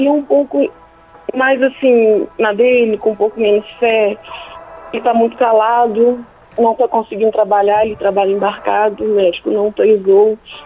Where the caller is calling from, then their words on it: Natividade, Rio de Janeiro, Brazil; Eu sou de Natividade, interior do Rio de Janeiro.